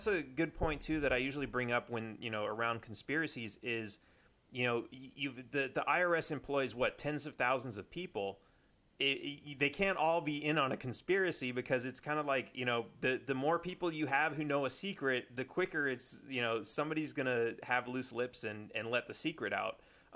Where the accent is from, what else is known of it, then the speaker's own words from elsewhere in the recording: California, United States; I grew up in California, so you know, we were like, you know, it's a no gun state.